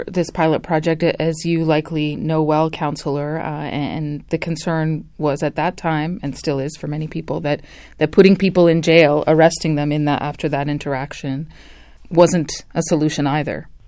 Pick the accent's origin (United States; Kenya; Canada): Canada; Vancouver, British Columbia; You know, I grew up in the Vancouver area.